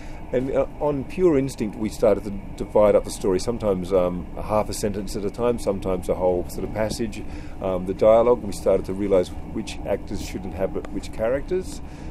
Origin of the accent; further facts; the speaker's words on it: Adelaide, South Australia, Australia; I'm from Adelaide.